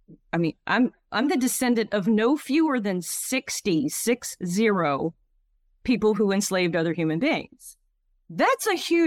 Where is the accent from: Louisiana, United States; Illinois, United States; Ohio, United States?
Louisiana, United States; So I grew up in Acadiana, where that's the Cajun culture. So it's not New Orleans. The Cajuns are not in New Orleans.